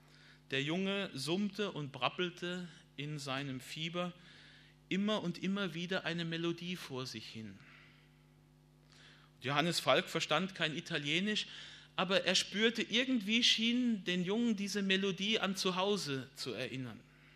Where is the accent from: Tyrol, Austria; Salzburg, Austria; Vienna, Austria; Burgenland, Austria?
Tyrol, Austria; die wir als Tiroler jetzt im nächsten Jahr mit einem 200-jährigen Gedenktag feiern